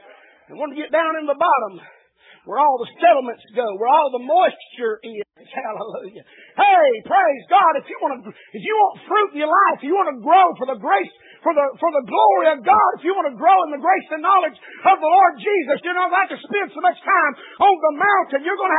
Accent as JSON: {"language": "English", "region": "Tennessee", "country": "United States", "tie": "born or raised there", "said": "I'm an Appalachian American raised in the hills of Tennessee."}